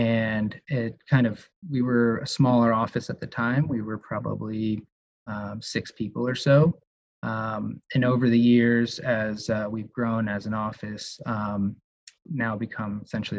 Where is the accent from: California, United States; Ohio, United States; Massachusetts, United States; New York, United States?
Ohio, United States; So I grew up in Central Ohio. My parents had a construction company as I was growing up.